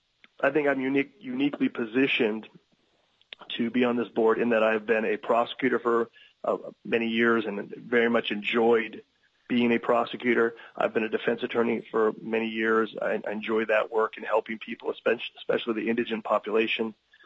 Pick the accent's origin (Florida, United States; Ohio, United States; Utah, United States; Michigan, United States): Utah, United States; Magna; born there; moved away; also born or lived in Alaska; I was born in Magna, Utah. I was educated at Utah State. I went to law school in Willamette in Oregon. I moved to Alaska in 1996-97